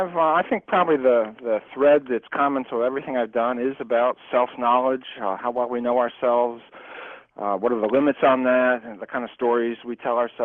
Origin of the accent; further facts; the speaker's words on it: Philadelphia, Pennsylvania, United States; now in Virginia, United States; Well, I grew up in Philadelphia, lived here in Virginia for many years.